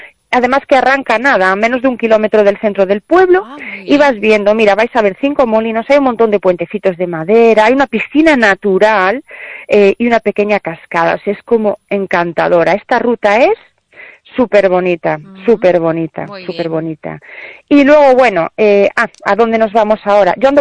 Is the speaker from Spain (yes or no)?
yes; O Corgo, Galicia, Spain; Yo me crié aquí al lado, en el Corgo